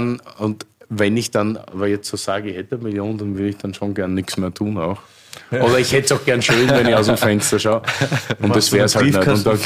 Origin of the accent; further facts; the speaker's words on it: Styria, Austria; ich bin eigentlich Steirer.